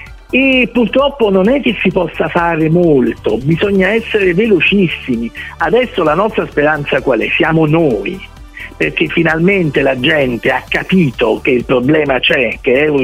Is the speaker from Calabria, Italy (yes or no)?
no; Naples, Campania, Italy; io che sono napoletano non posso non pensare alla mia amata costiera amalfitana